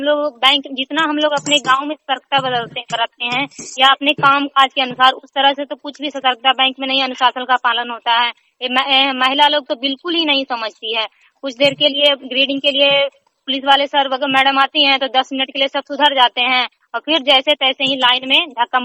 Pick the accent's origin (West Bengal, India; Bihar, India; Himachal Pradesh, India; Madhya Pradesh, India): Bihar, India; मैं सरथा पंचायत के बहादुरपुर गांव नालंदा जिला से बोल रही हूँ।